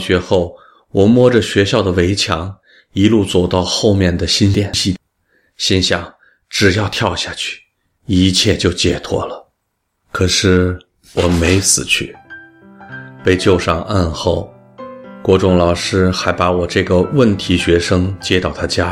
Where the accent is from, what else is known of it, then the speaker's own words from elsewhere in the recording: Fuxing, Taoyuan, Taiwan; born there; 我出生在台湾桃源县复兴乡的原住民部落，父亲是个中国大陆河南人，1949年随军队来台湾，在复兴乡服役